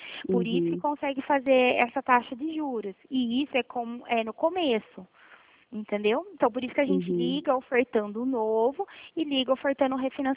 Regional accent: Mogi Guaçu, São Paulo, Brazil; Não, eu sou de Mogi Guaçu.

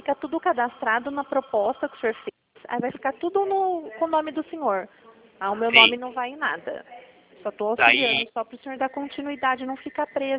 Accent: Limeira, São Paulo, Brazil; Não, nós somos de Limeira, interior.

